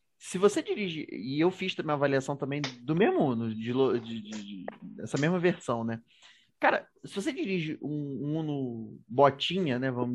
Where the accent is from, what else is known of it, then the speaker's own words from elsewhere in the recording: Rio de Janeiro, Brazil; Nós somos cariocas, eu e Antônio somos cariocas.